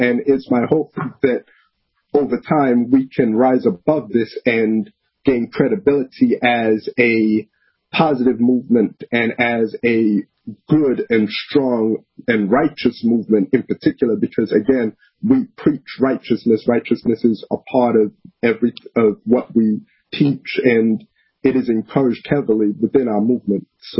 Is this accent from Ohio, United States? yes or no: no; Brooklyn, New York, United States; I grew up in Brooklyn, New York, so in the 1990s